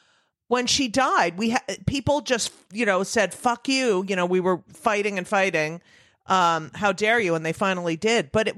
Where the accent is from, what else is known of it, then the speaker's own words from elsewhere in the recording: New Jersey, United States; I grew up in New Jersey. My mother grew up in Manhattan.